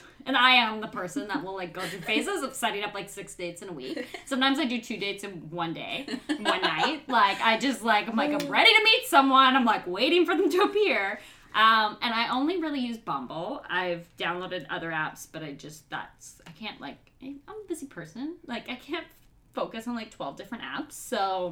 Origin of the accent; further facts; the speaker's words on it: Orillia, Ontario, Canada; now in Toronto, Canada; I grew up in Orillia, which is a small town, an hour and a half north of Toronto. And there's literally nothing there. Most people know it because they drive through it to go to Cottage Country.